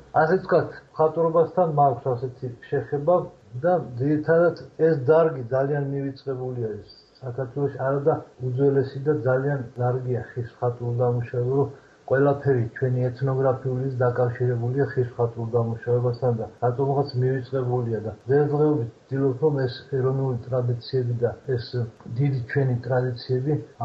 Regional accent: Dedoplistskaro, Kakheti, Georgia; born there; ჩემი ხატვრობა დაიწყო დედოფლის წყაროდან, დავიბადე დედოფლის წყაროს რაიონში და ბავშვობიდან ხატვა დავიწყე.

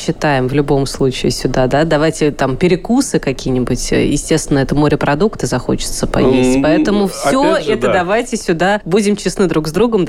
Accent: Volga region, Russia; born there; Я, допустим, родилась на Волге

